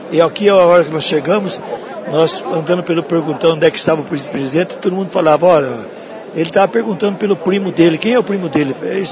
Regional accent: Laranjal Paulista, São Paulo, Brazil; born there; Eu nasci em Laranjal Paulista e ele nasceu em Tietê.

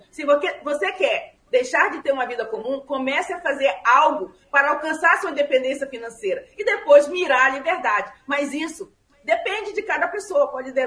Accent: Macapá, Amapá, Brazil; born there; now in Rio de Janeiro, Brazil; eu sou filha do Norte, nasci em Macapá, vim para o Rio de Janeiro atrás de um sonho

